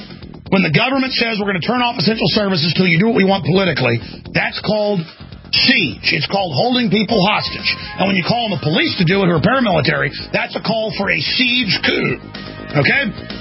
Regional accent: Dallas, Texas, United States; That happened to me twice growing up in Dallas.

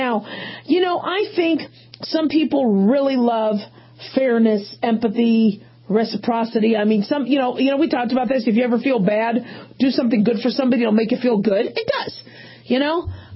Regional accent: California, United States; born there; Now, I was born in California. I went to school. Went to UCLA in my senior year, a medical school in California. I love California.

